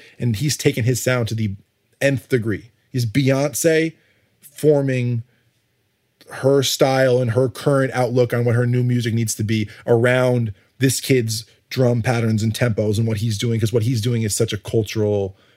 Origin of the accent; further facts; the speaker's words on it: Connecticut, United States; And I grew up in Connecticut, so I was seamless. I was regionless, as far as there was no music coming. There still isn't any music coming from where I grew up. New York was the closest thing I had.